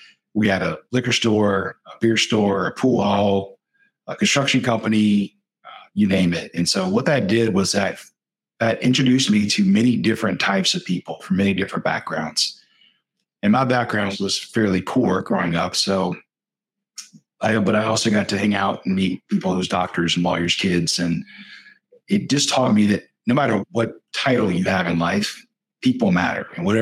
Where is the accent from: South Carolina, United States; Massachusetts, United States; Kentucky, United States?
South Carolina, United States; Orangeburg; So I was born and raised in Orangeburg, and which is a small town between Columbia and Charleston.